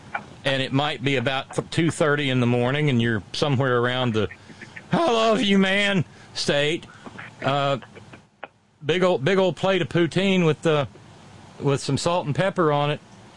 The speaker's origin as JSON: {"language": "English", "region": "Alabama", "country": "United States", "tie": "born or raised there", "said": "Because it's the same drive from where I grew up in Alabama to Mobile."}